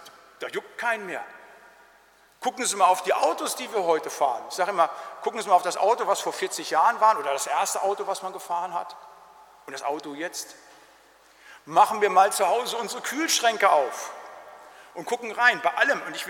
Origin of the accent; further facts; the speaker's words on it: North Rhine-Westphalia, Germany; da wo ich herkomme, in der Gegend, im Siegerland, im Oberbergischen